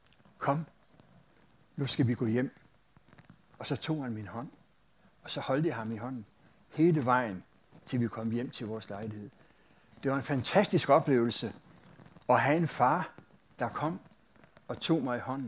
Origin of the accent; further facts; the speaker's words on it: Hillerød, Capital Region of Denmark, Denmark; jeg er opvokset i Hillerød. Og da jeg opvoksede i Hillerød, der boede jeg cirka 2 kilometer fra en højskole, der hed Luthers Missionsforeningens Højskole.